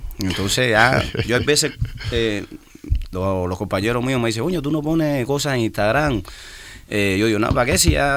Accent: Cuba; No, ahí en Cuba, tú sabes, lo de los barcos, no cogemos muchos barcos ahí

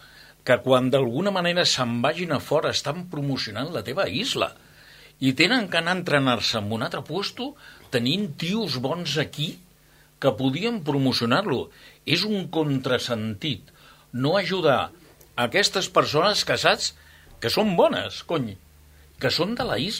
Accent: Formentera, Balearic Islands, Spain; Jo sóc de Formentera, tu.

